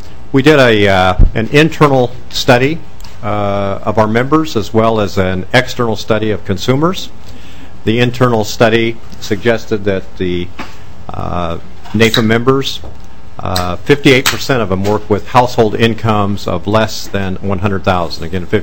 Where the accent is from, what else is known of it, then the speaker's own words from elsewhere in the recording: Omaha, Nebraska, United States; I'm from Omaha, Nebraska